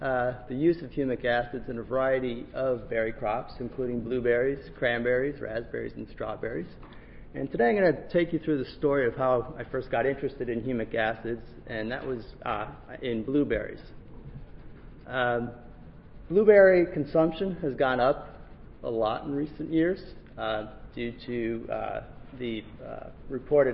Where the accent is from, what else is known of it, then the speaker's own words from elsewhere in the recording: Oregon, United States; Now, I'm from Oregon, and we grow northern high bush blueberries.